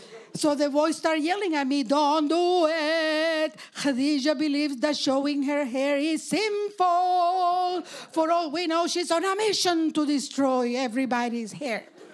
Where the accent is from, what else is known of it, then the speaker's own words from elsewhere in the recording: Canada; Because Canadians don't want to be considered racist or rude. I'm a Canadian, you know